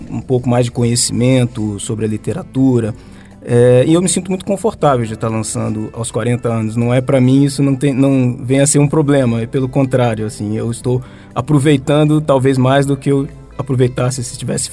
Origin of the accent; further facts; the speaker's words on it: Brasília, Federal District, Brazil; also born or lived in Cataguases; Eu nasci em Cataguases, né? Embora eu tenha vindo para Brasília muito novo, com 4 anos, mas eu sempre frequentei a minha cidade até hoje, enfim, e até o início da maturidade, ali os 18 anos, eu fui anualmente, né, à minha cidade.